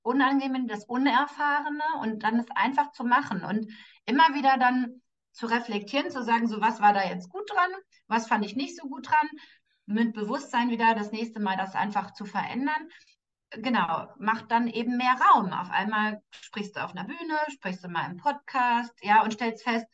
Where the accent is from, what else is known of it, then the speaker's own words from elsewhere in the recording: Datteln, North Rhine-Westphalia, Germany; born there; So, ich bin ja in Datteln geboren.